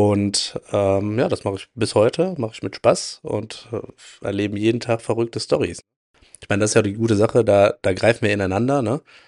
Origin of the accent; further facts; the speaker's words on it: Langenfeld, North Rhine-Westphalia, Germany; Ich bin aus Langenfeld, gehört ja zum Kreis